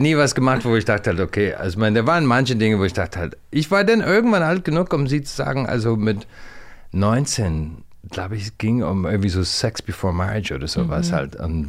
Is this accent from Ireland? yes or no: yes; Ireland; German is a second language; das war ein Gespräch, dass ich vielleicht in mein Heimat bleiben sollte zu studieren.